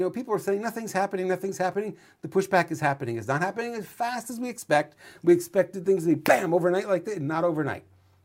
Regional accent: New York, United States; now in California, United States; God, I'm an Italian from New York. You think I'd be to get that one right.

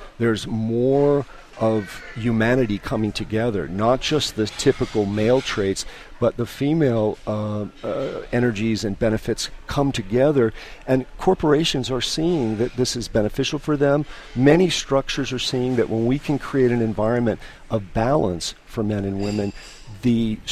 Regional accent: Maine, United States; I'm from Maine originally

